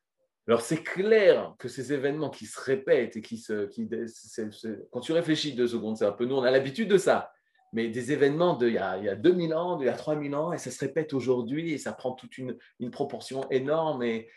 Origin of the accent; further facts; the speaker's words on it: France; quand j'étais petit en France